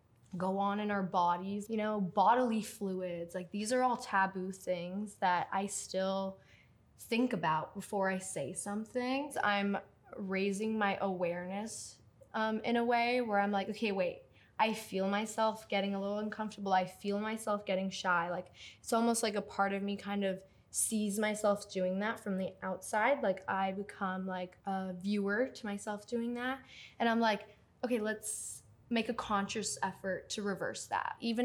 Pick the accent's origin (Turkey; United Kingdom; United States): Turkey; moved away; I'm Turkish, like, I was born in Turkey. I lived in Turkey for almost half my life.